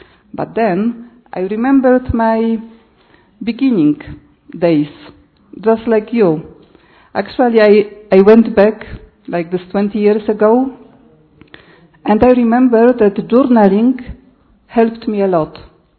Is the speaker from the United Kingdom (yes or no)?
no; Poland; I'm from Poland